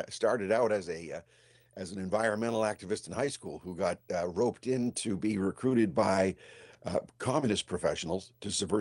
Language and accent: English; New Hampshire, United States; Well, they were building a nuclear power plant in my home state of New Hampshire.